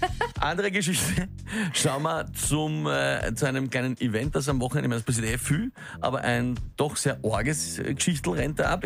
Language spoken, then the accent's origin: German; Austria; aber bei uns in Österreich sind es ein paar Millionäre weniger